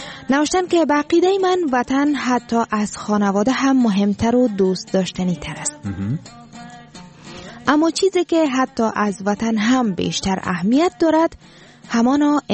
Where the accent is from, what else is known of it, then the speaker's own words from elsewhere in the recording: Afghanistan; ما افغان هستیم